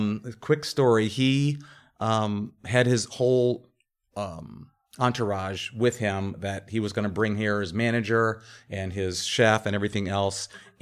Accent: Akron, Ohio, United States; I am not. I'm from Akron.

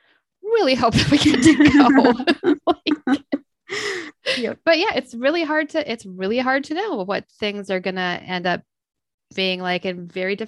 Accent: Minnesota, United States; And I mentioned I'm from Minnesota, like north central Minnesota.

